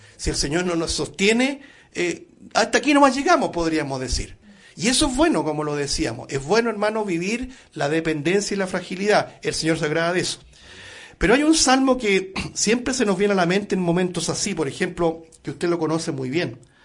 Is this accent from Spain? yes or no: no; Chile; Nosotros como chilenos tenemos harta experiencia en terremotos